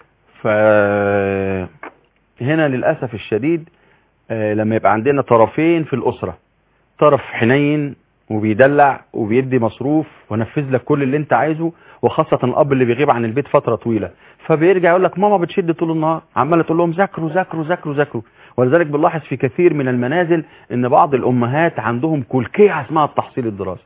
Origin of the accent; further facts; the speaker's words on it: Egypt; احنا كمصريين